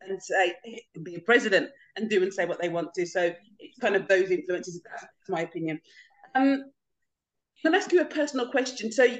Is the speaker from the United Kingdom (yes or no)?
yes; Birmingham, West Midlands, United Kingdom; I'm from Birmingham and kind of London is a special place in the UK